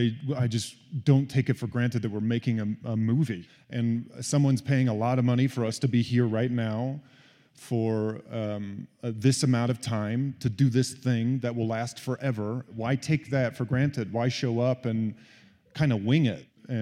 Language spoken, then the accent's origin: English; Indiana, United States; you know, growing up in Indiana. Not a slight to Indiana, but it just wasn't the theatrical hub of the world.